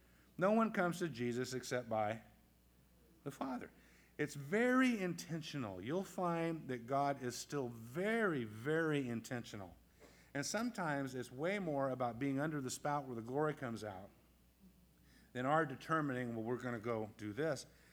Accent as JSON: {"language": "English", "region": "Colorado", "country": "United States", "said": "I come from Colorado, a lot of mountains"}